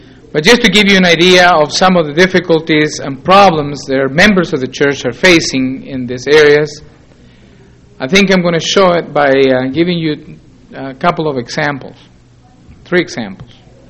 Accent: Chile; English is a second language; I was born and raised in Chile

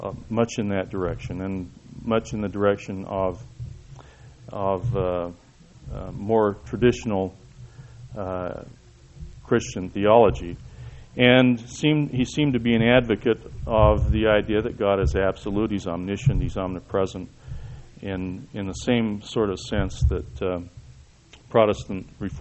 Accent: Salt Lake City, Utah, United States; I was born here in the Valley, raised in Salt Lake City.

